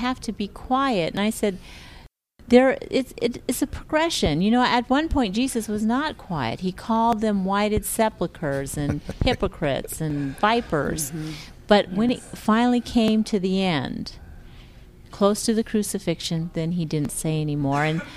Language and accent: English; Pacific Northwest, United States; I come from the Pacific Northwest, and of course up the Columbia River are all these tugboats.